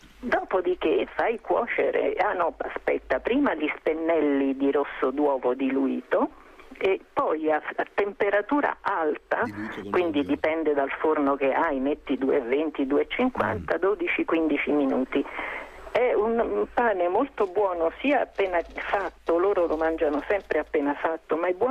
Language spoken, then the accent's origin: Italian; Vicalvi, Lazio, Italy; Si chiama Bicalbi, è un paese grande come uno sputo e sta appunto all'incrocio fra 3 regioni, sta nel Basso Lazio, ma era Regno di Napoli, ed è vicino all'Abruzzo a 2 chilometri.